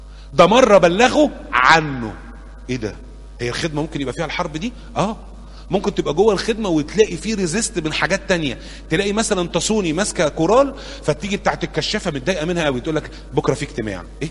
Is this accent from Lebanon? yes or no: no; Cairo, Cairo Governorate, Egypt; اللي هم جم عندنا في شبرا